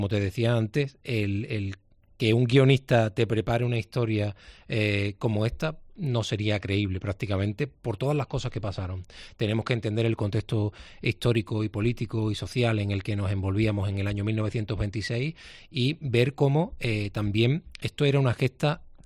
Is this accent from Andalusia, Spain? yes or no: yes; San Juan del Puerto, Andalusia, Spain; me has preguntado como sanjuanero, para mí es algo bastante interesante que salga desde Palos de la Frontera, desde aquí de Huelva